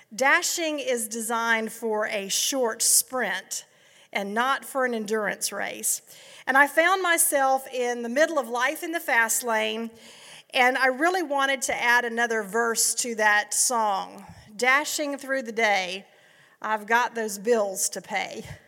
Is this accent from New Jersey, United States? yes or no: no; Savannah, Georgia, United States; I really would love to just welcome you all for the next couple of days into my hometown. I may be a little biased, but I like Savannah